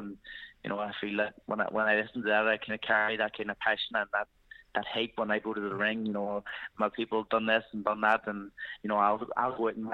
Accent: Ireland; I believe that because I am Irish, you know, I need to represent my country

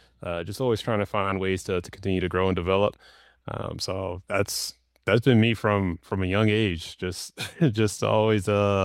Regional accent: Rockland, New York, United States; also born or lived in Queens, United States; I love New York. I was born in Queens, grew up in Rockland. So yeah, I've very close to my heart, New York.

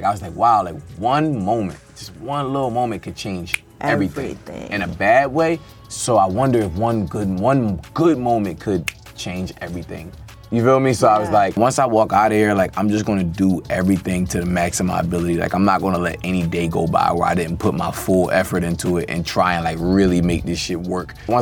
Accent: Philadelphia, Pennsylvania, United States; I'm from Philly, though, so like we always just do sweatpants.

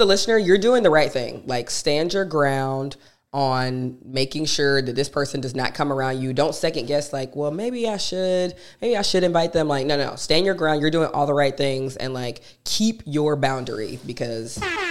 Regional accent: Athens, Georgia, United States; I was born and raised in Athens, Georgia, and my parents have a 5-bedroom home in Athens, Georgia, and I went to the University of Georgia, which is in Athens, Georgia.

